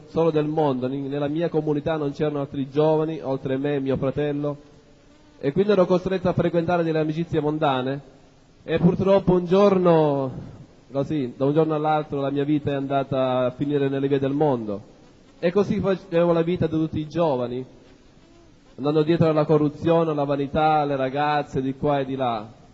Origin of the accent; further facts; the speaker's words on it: Sicily, Italy; Io sono un siciliano, vengo dalla provincia di Ragusa. … conosco il Signore da quando sono nato, si può dire. La mia famiglia è credente